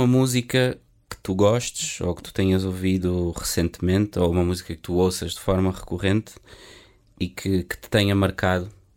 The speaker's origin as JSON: {"language": "Portuguese", "town": "Barreiro", "region": "Setúbal", "country": "Portugal", "tie": "born there", "lives_now": "Vila Nova de Gaia, Portugal", "said": "nas ruas da cidade onde eu nasci, que é o Barreiro, ou nas ruas da cidade onde eu vivo, que é a Vila Nova de Gaia"}